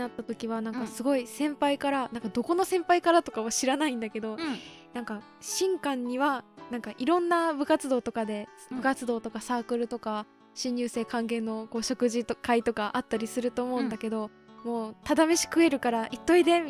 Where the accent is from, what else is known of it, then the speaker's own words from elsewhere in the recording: Tottori, Japan; moved away as an adult; now in Okayama, Japan; なんか私地元が鳥取で、